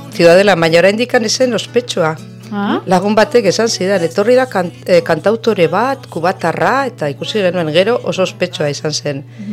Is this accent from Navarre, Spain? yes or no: yes; Pamplona, Navarre, Spain; born there; nire gurasoak etorri ziren lanera eskondu zirenean, esan nahi dut. Mm-hmm. Osea, nahiak danak Iruñan jaio ginen.